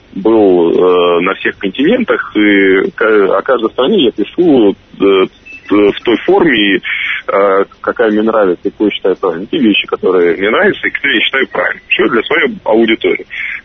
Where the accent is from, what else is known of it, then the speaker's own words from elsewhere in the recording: Minsk, Belarus; Ну, я знаю десятки стран и сотни городов, где намного хуже, чем в Минске.